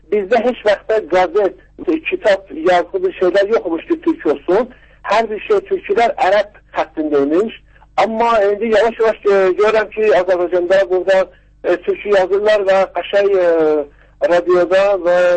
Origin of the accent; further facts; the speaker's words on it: Tehran, Tehran Province, Iran; also born or lived in Zanjan; now in Baku, Azerbaijan; Mən burada İranda, Zəngənda anadan doğulmuşam, amma Tehranda böyümüşəm. Avropa və Amerikada da təhsil eləmişəm. İndi də 4-5 il bundan qabaq gəlib Bakıda